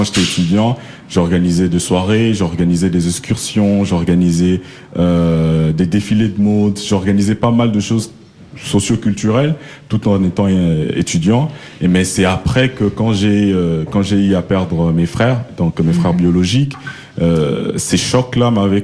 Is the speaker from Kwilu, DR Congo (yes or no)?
yes; Kwilu, DR Congo; Ben, moi, je suis Muyanzi, donc je suis du Bandundu.